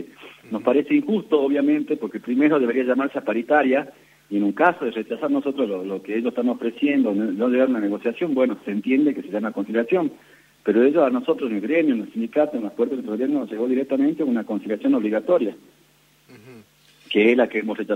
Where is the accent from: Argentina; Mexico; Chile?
Argentina; Ledesma, Jujuy; Solamente en Capital, yo soy de Ledesma, por ejemplo